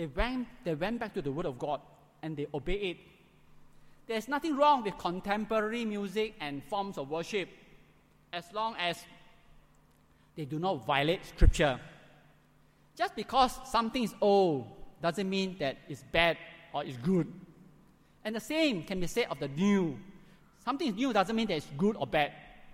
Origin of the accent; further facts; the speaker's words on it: Kluang, Johor, Malaysia; our teacher asked us to write something about the flood in Kluang, my hometown, Kluang.